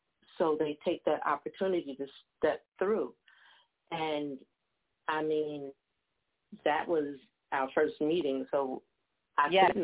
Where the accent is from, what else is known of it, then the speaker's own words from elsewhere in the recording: Long Island, New York, United States; moved away; I got nicknamed the other Long Island medium when I moved to the South because I'm from Long Island.